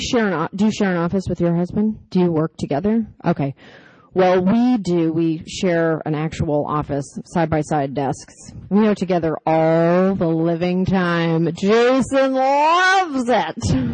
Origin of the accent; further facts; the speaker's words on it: Canada; I'm Canadian. I'm a citizen of Canada so far, working on my citizenship.